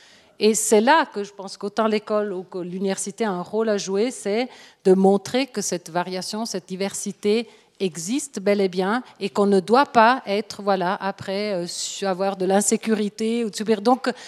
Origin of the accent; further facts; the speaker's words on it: Aosta Valley, Italy; French is a second language; now in Switzerland; je suis valdôtaine d'origine, j'ai appris le français comme L2, même si c'est une région bilingue, c'est un français L2, mais j'ai appris un français, le français de Paris.